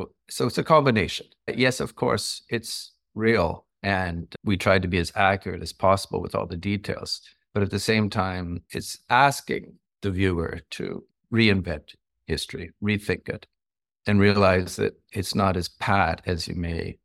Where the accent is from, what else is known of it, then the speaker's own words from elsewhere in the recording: Toronto, Ontario, Canada; I grew up in Toronto, in Canada